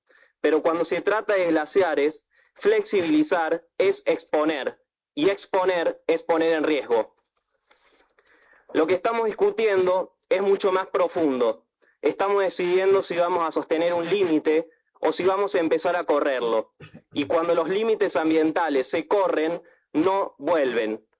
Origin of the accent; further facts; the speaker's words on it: Córdoba, Argentina; DNI 41-593-772. Vengo de la provincia de Córdoba. Presido la ONG Acción Ambiental y soy activista desde los 12 años. Tengo 26.